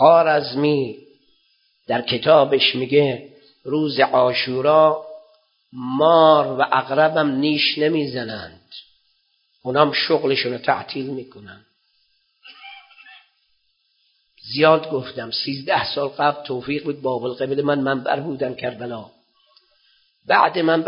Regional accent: Iran; آقا من از ایران اومدم نوکری شما رو بکنم، اومدم درس بخونم

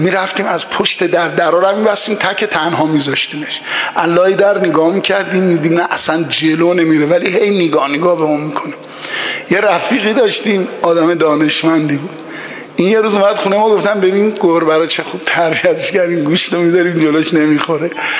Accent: Iran; ما ایرانیام چون مردم باهوش، خردمند، خردورز و متمدن و متجددی بودیم

